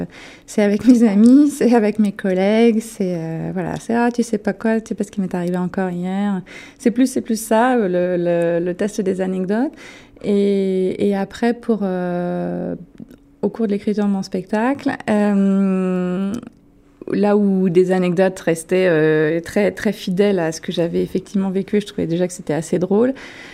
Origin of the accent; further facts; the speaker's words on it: France; Moi, je viens de France métropolitaine, comme on dit là-bas